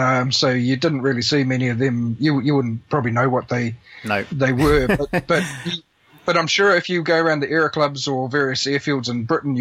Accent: Cambridge, Waikato, New Zealand; Now, I'm from Cambridge.

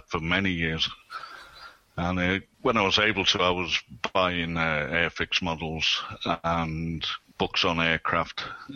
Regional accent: Liverpool, North West England, United Kingdom; moved away as an adult; I'm originally from Liverpool. I left Liverpool when I was 18, but my early years, my father was Army Regimental Sergeant Major in the end, and we travelled here, there and everywhere.

